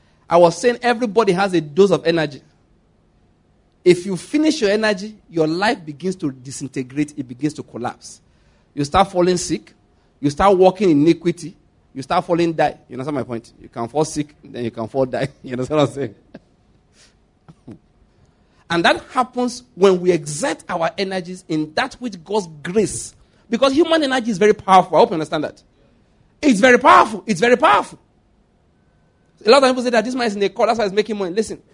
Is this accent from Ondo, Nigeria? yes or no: yes; Owo, Ondo, Nigeria; also born or lived in Lagos; I was born in Owo in Ondo State, schooled in Ondo State